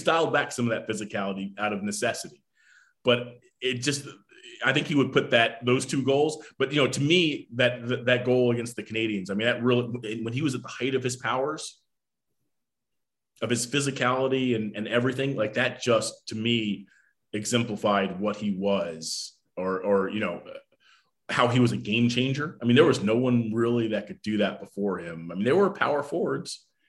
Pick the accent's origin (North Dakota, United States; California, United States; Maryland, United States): Maryland, United States; I grew up in Maryland.